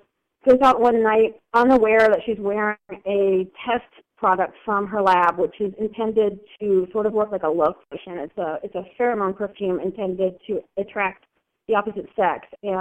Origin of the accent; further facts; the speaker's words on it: Midwest, United States; I grew up mostly in the Midwest, but by the time I was in high school, my parents have moved us to like 6 different states